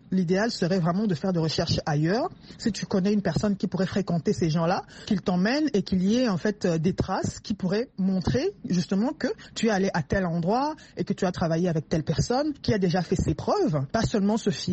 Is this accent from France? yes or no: no; DR Congo; chez nous, en RDC